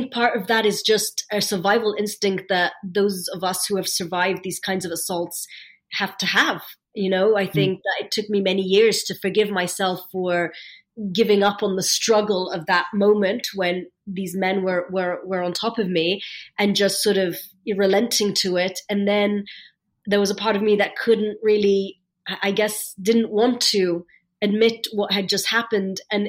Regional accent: Egypt; I'd grown up in a world in Egypt where no one would mention the president's name, let alone talk about him

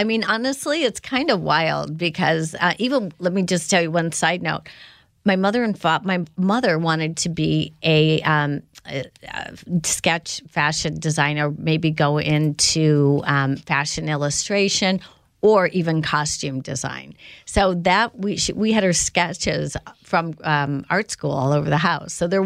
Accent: Indiana, United States; And then growing up in Indiana, it's not unusual for, well, we had dirt bikes and my dad loved tennis

